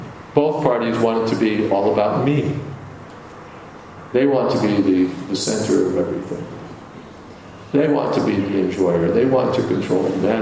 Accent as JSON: {"language": "English", "country": "South Africa", "said": "But I identify myself as South African, and therefore when South Africa wins a soccer match, I think, \"We won.\""}